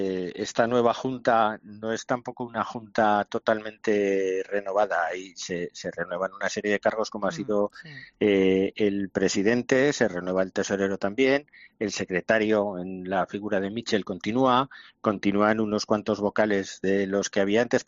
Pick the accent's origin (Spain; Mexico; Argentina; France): Spain; Huesca, Aragon; born there